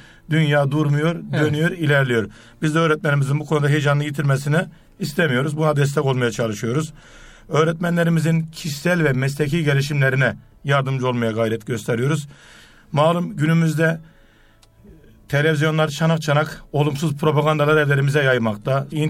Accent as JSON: {"language": "Turkish", "region": "Osmaniye", "country": "Turkey", "tie": "born there", "said": "Osmaniye doğumluyum. Osmaniye'de yaşıyorum. Osmaniye'de bir ilkokulunda yönetici olarak, okul müdürü olarak görev yapmaktayım."}